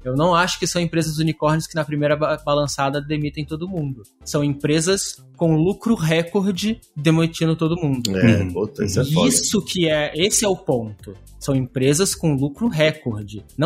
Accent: Brasília, Federal District, Brazil; Porque a gente é de Brasília, né? A gente é do mesmo meio ali de Brasília em algum ponto.

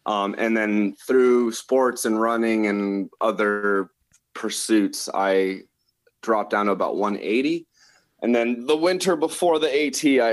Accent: Columbus, Ohio, United States; And originally, I am from Columbus, Ohio. Grew up there with two sisters, my parents.

